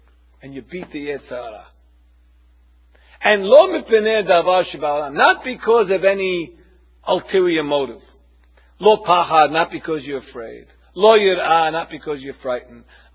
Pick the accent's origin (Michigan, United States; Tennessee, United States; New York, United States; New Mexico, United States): New York, United States; Brooklyn; I'm from Brooklyn, I'm tough.